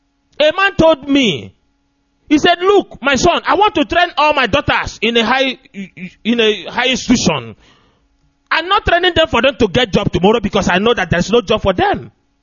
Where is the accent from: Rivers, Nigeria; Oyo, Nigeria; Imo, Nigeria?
Imo, Nigeria; Obinze; I came from Obinze, near the Obinze Barracks.